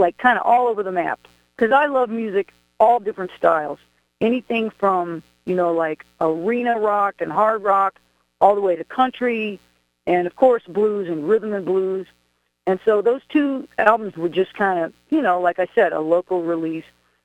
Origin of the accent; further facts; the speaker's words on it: Charleston, West Virginia, United States; Well, I grew up in Charleston, West Virginia as a kid